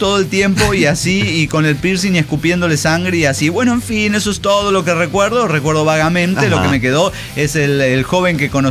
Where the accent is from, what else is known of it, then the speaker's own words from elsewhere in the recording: Torreón, Coahuila, Mexico; me confunde con alguien en Monterrey, soy de Torreón